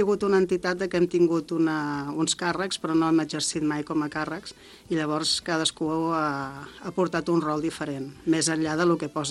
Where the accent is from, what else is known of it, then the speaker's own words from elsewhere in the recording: Vilafranca, Catalonia, Spain; des que jo soc de Vilafranca i des que era petita jo veia els gegants, el drac, l'àliga